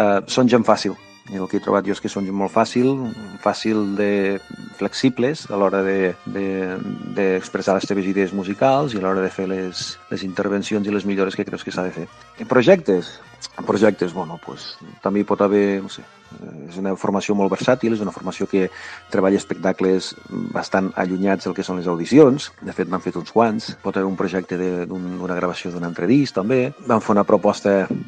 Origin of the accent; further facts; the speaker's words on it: Golmés, Catalonia, Spain; ho feia des del meu poble natal, Golmés, i anava en bicicleta